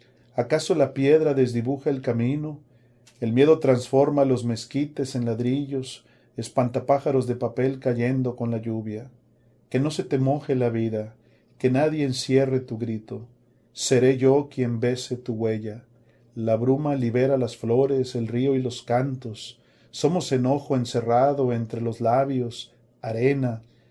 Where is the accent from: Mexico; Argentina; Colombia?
Mexico; Nuevo Laredo, Tamaulipas; now in Brownsville, United States; Bueno, estamos viviendo en Brownsville, pero somos Yo soy nativo, por ejemplo, de Nuevo Laredo